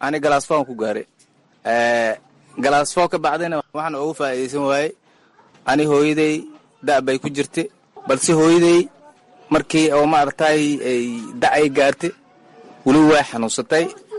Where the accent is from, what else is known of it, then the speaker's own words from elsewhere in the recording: Bardheera, Gedo, Somalia; moved away; Waxaan ka soo qaxnay Bardheera, tuuladeeda meel la dhahay Warharan la dhahay aan kasoo qaxnay.